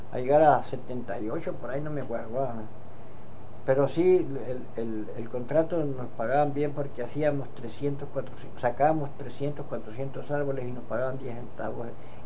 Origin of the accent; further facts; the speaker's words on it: Nácori Chico, Sonora, Mexico; also born or lived in Sahuaripa; Allá en el pueblo donde me crié, porque yo nací en Saguaripa, pero me crié por Nácuri Chico. Y allá en Nácuri Chico conocí a mi esposa.